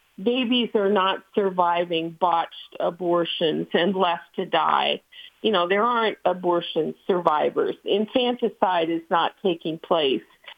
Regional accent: Colorado, United States; That's what's on the ballot in your home state of Colorado and my home state.

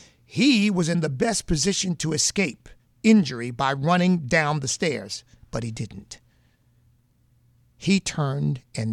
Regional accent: United States; because we Southerners, and even though I was raised in the North, my family came from Virginia, I consider myself a Southerner.

